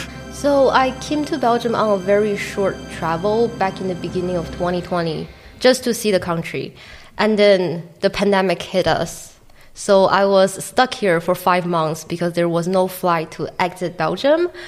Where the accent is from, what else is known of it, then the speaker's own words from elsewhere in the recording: Beijing, China; English is a second language; where I'm from, I'm originally from Beijing, China. And when I was growing up, we would always celebrate Christmas, but we eat apples.